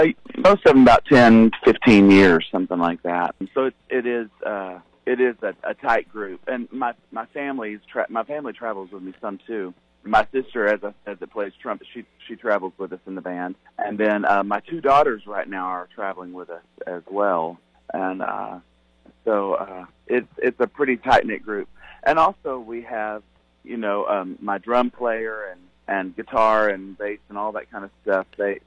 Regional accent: Texas, United States; Yeah, that's right. I grew up in Texas, and now we live in Tennessee, where we raise our family.

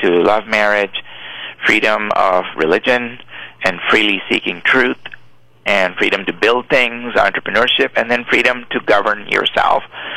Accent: Pakistan; now in United States; I grew up in Pakistan, a Muslim country, and came here

